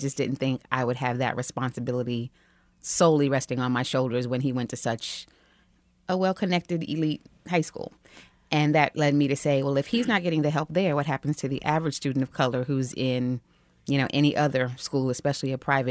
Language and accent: English; New York, United States; To be perfectly honest, I'm born and raised in New York